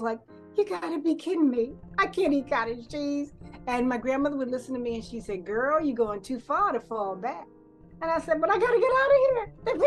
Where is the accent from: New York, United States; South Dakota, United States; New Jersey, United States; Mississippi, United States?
New York, United States; Harlem; when I grew up in Harlem, again, there was no crime, no drugs, you know, nobody locked doors and stuff like that.